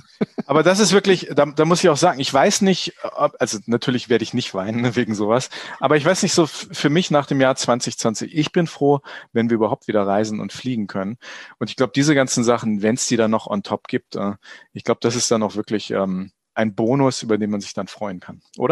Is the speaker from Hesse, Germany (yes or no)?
no; Burgwedel, Lower Saxony, Germany; Ich bin in Burgwedel groß geworden, also auch nicht so weit